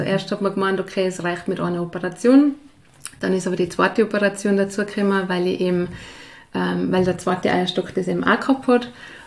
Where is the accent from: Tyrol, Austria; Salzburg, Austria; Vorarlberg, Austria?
Tyrol, Austria; also born or lived in Kitzbühel; bin dann eben in Tirol wieder in meiner alten Heimat sozusagen hängen geblieben.